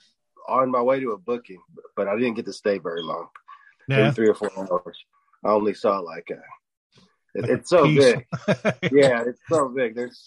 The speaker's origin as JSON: {"language": "English", "region": "Texas", "country": "United States", "tie": "born or raised there", "said": "I grew up here in Texas watching World Class."}